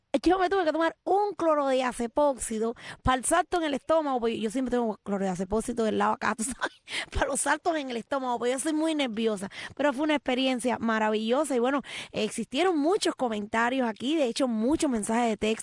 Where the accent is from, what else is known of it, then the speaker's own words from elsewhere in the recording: Cuba; moved away; todas las historias mías de mi infancia, mi adolescencia en Cuba.